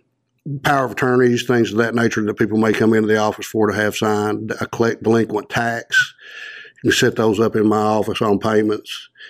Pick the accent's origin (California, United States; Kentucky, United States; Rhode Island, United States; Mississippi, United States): Kentucky, United States; Born and raised in Powell County and glad to still be working here.